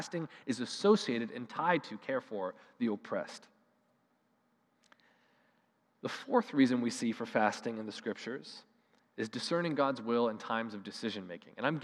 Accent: Canada; I would go further to say we don't, as Canadian people, know how to appropriately respond to the mess of our world.

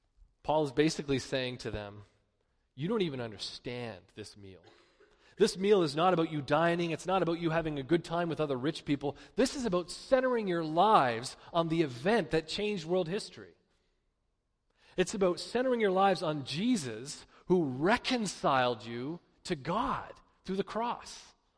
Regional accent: Canada; as a Canadian with a group of youth there

